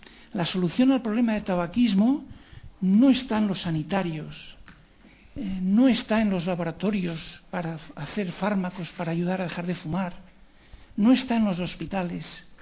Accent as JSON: {"language": "Spanish", "region": "Navarre", "country": "Spain", "said": "Por ejemplo, ahí en Navarra, yo soy de Navarra"}